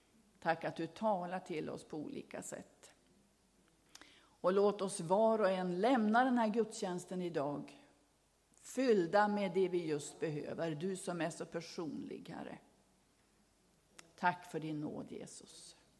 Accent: Robertsfors, Västerbotten County, Sweden; han bor ju vid kusten där jag kommer ifrån i Robertsfors.

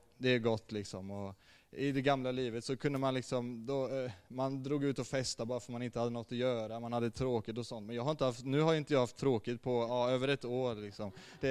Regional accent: Ljungskile, Västra Götaland County, Sweden; Jag är 25 år gammal. Jag kommer från Ljungskile. Och ja, jag kommer också från ett kristet hem kan man säga.

